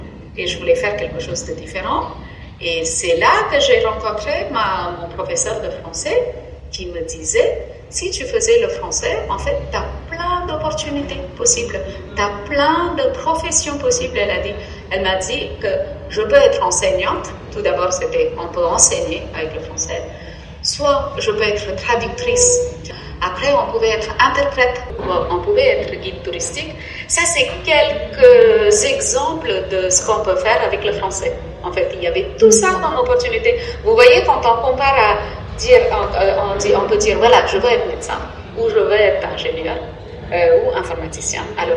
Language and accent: French; India; French is a second language; Alors, j'ai commencé à apprendre le français quand j'étais au lycée. Ici, on appelle ça « second language », comme deuxième langue, en fait. Deuxième langue. En fait, toutes les études en Inde, en anglais.